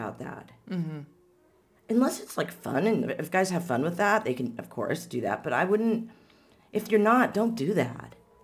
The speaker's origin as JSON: {"language": "English", "town": "Seattle", "region": "Washington", "country": "United States", "said": "And I'm from Seattle, and that's where, oh my God, they went nuts with that, okay?"}